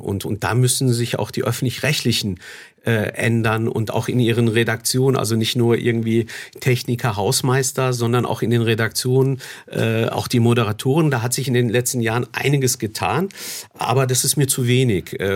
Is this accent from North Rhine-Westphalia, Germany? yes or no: yes; Recklinghausen, North Rhine-Westphalia, Germany; Als ich zum ersten Mal in meiner Heimatstadt Recklinghausen im Ruhrgebiet in den Stadtrat gewählt worden bin